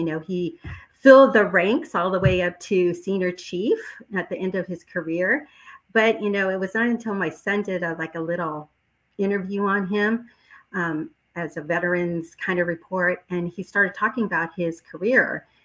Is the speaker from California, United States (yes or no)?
yes; San Diego, California, United States; And so I grew up in South San Diego, which is a city called South Bay. It's like 5 miles away from the Mexico border.